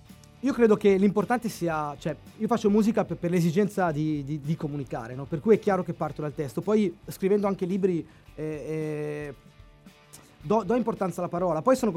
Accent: Carrara, Tuscany, Italy; now in Liguria, Italy; Io sono di Carrara, sono nato a Carrara, sto in Liguria.

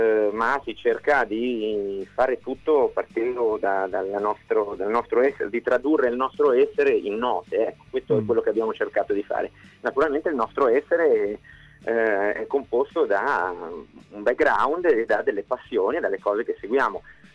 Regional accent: Genoa, Liguria, Italy; now in Livorno, Italy; io sono genovese ma sono trasferito a Livorno da qualche anno

